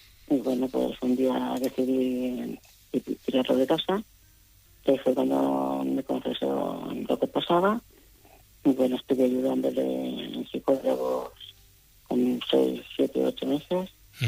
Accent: El Campello, Valencian Community, Spain; Yo soy de Campello.

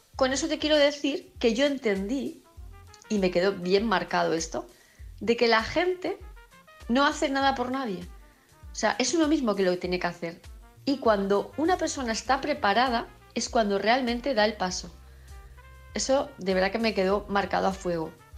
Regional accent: Palma, Balearic Islands, Spain; de Palma de Mallorca.

